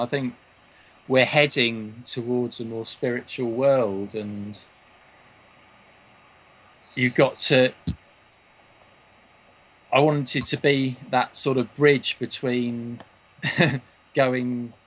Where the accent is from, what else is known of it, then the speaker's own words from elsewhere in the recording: Banbury, South East England, United Kingdom; also born or lived in London / Berkshire; Yeah, I was born in London, yeah. But we moved away from London when I was quite young to a county called Berkshire, and then up here to Banbury, which is near Oxford.